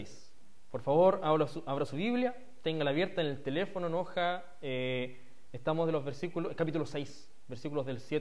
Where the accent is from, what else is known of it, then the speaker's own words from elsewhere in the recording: Chile; que tengamos como chilenos, no podemos negar que el 18 de octubre Chile cambió.